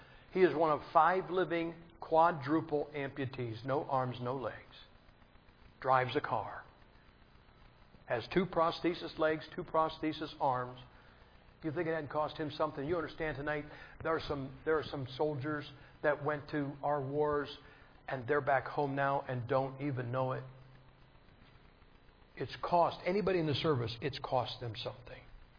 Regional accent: Massillon, Ohio, United States; Now, I am from Massillon, Ohio.

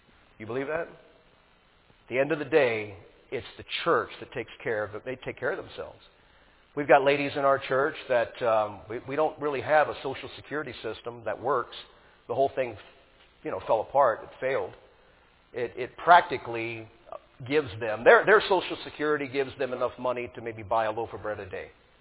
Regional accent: United States; now in Ukraine; And I actually have Ukrainian Christians that look down on me, even as an American.

